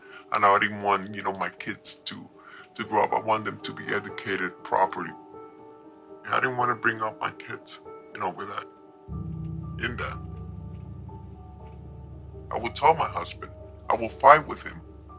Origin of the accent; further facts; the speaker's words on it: New York, United States; Now I was raised in New York.